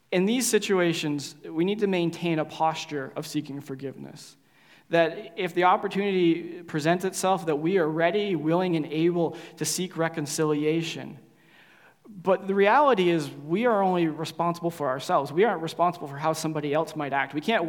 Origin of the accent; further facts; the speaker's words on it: Canada; But basically, it means that as a Canadian society, well, we don't identify Canadian society doesn't identify with our story as followers of Jesus or as the church like it did at one point in time.